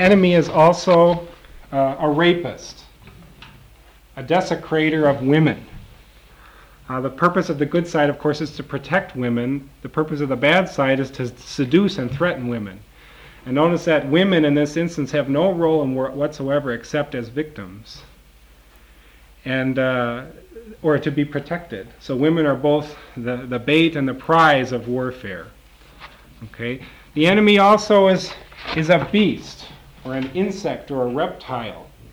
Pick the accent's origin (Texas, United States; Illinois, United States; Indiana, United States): Illinois, United States; Chicago; born there; And I said, well, I was born in Chicago.